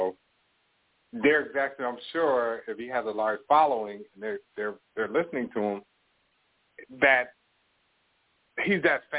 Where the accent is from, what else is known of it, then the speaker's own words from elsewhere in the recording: New York, United States; now in Toronto, Canada; New York.